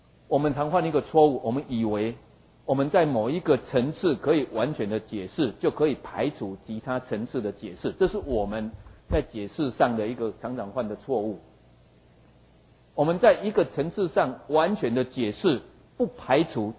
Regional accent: Taiwan; 可是影响我们台湾人将来的健康很大的影响。

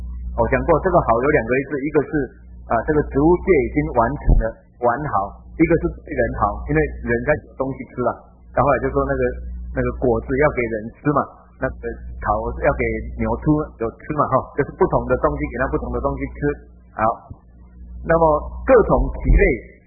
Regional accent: Taiwan

